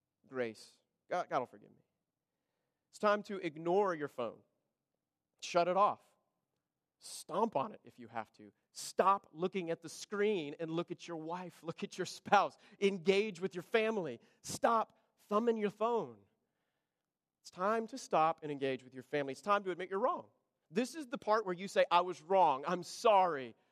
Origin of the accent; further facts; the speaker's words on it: United States; I'm an American. We kind of have to go with the flow here.